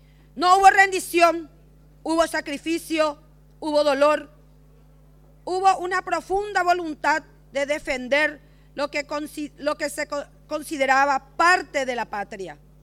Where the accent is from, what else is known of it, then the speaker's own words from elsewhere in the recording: Cordillera, Paraguay; Como paraguaya y como cordillerana, creo que nuestra historia no debe quedar solamente en los libros